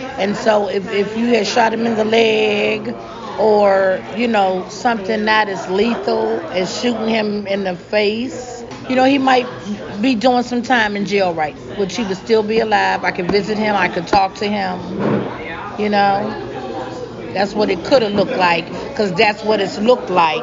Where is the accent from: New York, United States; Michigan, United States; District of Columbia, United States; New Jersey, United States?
District of Columbia, United States; Washington; I'm from Washington, D.C.